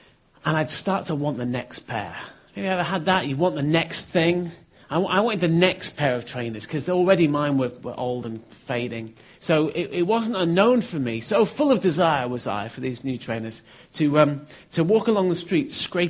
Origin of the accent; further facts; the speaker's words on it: Bury, North West England, United Kingdom; now in London, United Kingdom; I have been down in London, but originally I'm from Bury in Manchester.